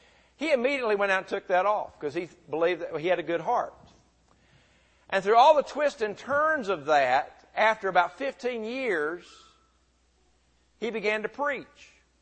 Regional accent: Murfreesboro, Tennessee, United States; When I was growing up in Murfreesboro, there was a young man named Glenn.

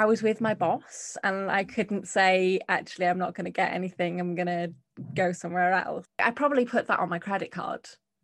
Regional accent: Wales, United Kingdom; I'm from North Wales, so not far away from you. I miss it, man. I didn't realise how much... I'm a city girl.

